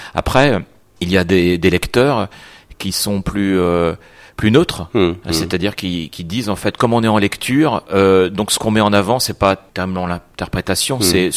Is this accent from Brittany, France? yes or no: yes; Brittany, France; moi j'ai passé mon enfance en Bretagne, par exemple, du côté maternel, donc ma famille vient de Bretagne, donc j'ai un lien fort avec l'océan